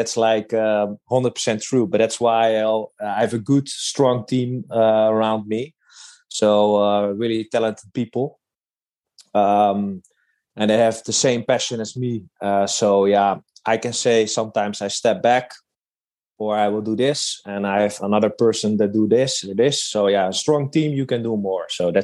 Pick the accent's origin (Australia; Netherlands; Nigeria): Netherlands; English is a second language; I am from Holland.